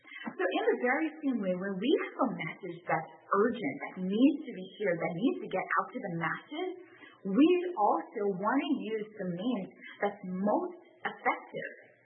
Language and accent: English; Bahamas; And I'm from the Bahamas.